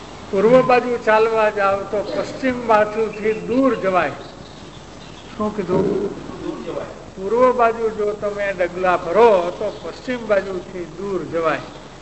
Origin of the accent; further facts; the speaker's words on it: Ranpur, Gujarat, India; અમારે આ વૈષ્ણવની અંદર અમારા વતન રાણપુર છે, ચૂડાની પાસે, બોટાદની ચૂડાની વચ્ચે અમારા ઘરની બાજુમાં એક બાલાજી મંદિર છે.